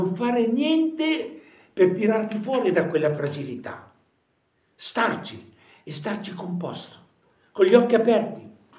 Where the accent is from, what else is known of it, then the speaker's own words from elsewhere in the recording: Parma, Emilia-Romagna, Italy; E io che sono cresciuto a Parma, dico sempre che se io dovessi tenere un animale dove vivo io